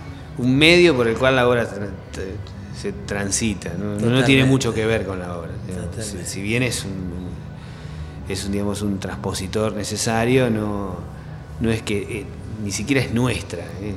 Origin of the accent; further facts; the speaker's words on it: La Pampa, Argentina; Pero yo que soy un ciudadano de la Pampa, digamos, de la llanura y de la poca gente